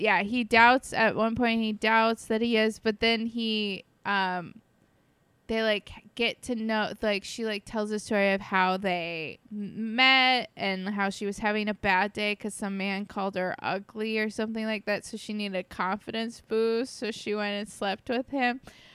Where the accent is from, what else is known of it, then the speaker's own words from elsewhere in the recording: Florida, United States; And I'm from Florida, and she has always had a water birth in her home.